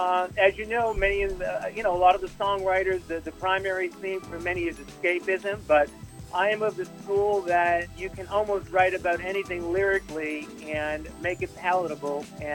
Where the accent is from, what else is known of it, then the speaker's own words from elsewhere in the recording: Boston, Massachusetts, United States; also born or lived in Pittsburgh; now in Florida, United States; And I've been down in Florida full time for about 3.5 years now. But I'm originally from Boston, but I was in Pittsburgh for many years.